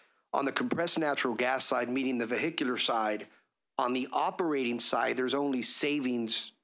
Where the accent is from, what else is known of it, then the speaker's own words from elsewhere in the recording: Miami, Florida, United States; Now, when they buy the truck, like Miami-Dade, we're from Miami, Miami-Dade County's transit buses